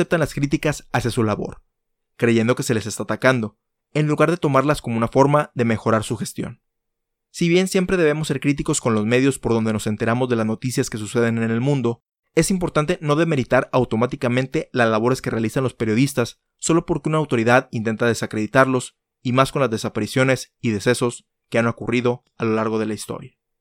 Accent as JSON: {"language": "Spanish", "country": "Mexico", "said": "Lamentablemente, en mi país, México, tenemos uno de los mayores índices de asesinatos de periodistas a nivel mundial"}